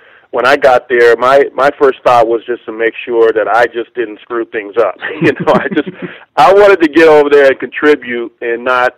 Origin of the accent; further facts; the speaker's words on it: California, United States; I grew up in Southern California